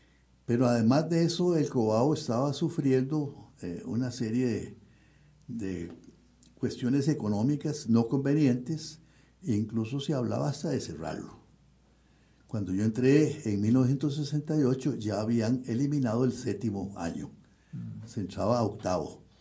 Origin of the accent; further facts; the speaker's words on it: Moravia, San José, Costa Rica; nos volvimos para Moravia, que es mi ciudad natal, y ahí estuve la otra mitad del primer grado y el segundo grado